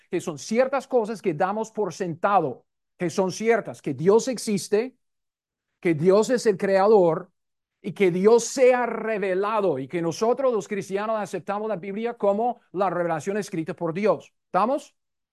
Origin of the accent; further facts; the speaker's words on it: United States; Mucho gusto. Disculpe, soy gringo.